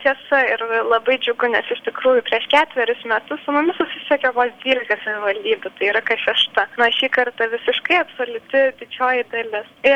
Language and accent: Lithuanian; Utena, Utena County, Lithuania; Na, man asmeniškai, kadangi aš esu iš Utenos